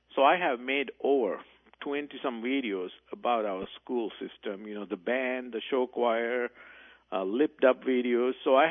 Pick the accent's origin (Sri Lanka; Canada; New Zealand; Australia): Sri Lanka; now in United States; I'm actually originally from Sri Lanka.